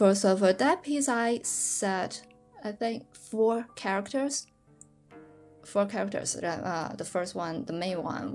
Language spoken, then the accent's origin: English; Beijing, China; You know, I grew up in Beijing and I heard this genre all the time